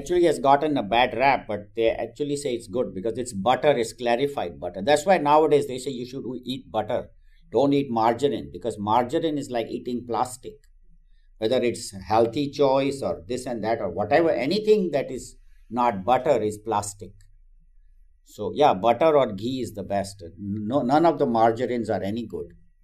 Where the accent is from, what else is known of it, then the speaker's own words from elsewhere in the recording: Mumbai, Maharashtra, India; I remember we used to eat this in chapati growing up in Juhu Beach and all.